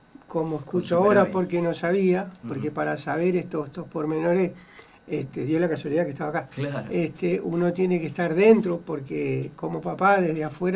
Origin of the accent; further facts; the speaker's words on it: Concordia, Entre Ríos, Argentina; now in Santo Tomé, Argentina; yo no soy de acá, uh-huh, yo soy de Concordia, de Entre Ríos, pero hace 7 años que vivo en Santo Tomé